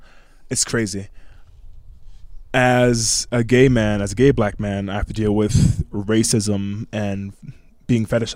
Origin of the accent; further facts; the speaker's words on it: United States; Well, yeah, my family's from Jamaica, but I'm an American